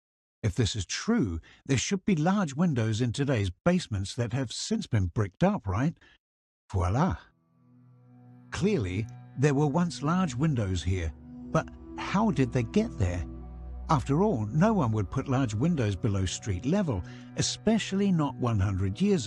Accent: Leipzig, Saxony, Germany; I know dozens of examples of such unusual architectural planning in my hometown of Leipzig, alone.

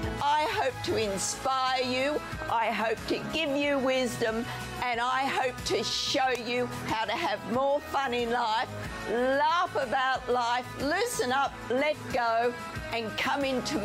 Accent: Perth, Western Australia, Australia; I am from Australia, Perth.

